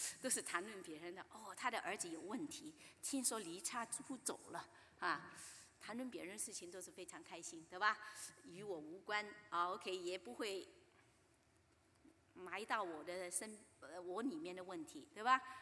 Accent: China; 我们中国人应该很 很熟悉的哈，我们的孔子儒家啊

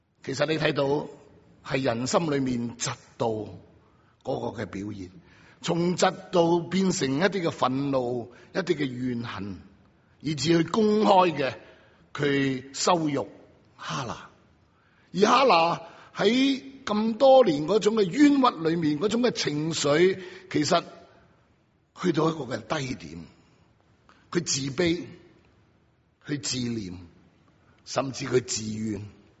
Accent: China; 其实好像我们中国人是吧，在特别在我们中国旧式的社会里面的

